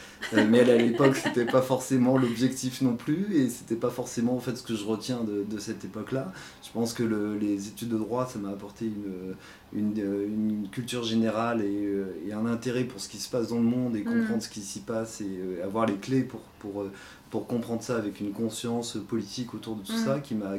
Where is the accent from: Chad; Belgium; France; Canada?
France; Île-de-France; Alors, j'ai grandi en banlieue parisienne.